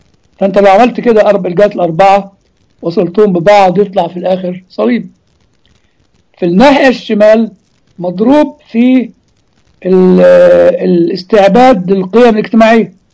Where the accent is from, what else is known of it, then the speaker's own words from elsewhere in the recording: Egypt; وانا اعتقد كان موجود عندنا في مصر بس مستخبي يعني تحت السجاده